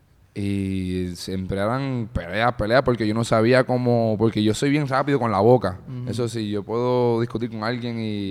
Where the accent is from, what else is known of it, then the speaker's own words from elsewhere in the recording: Kansas, United States; born there; Yo nací en Kansas.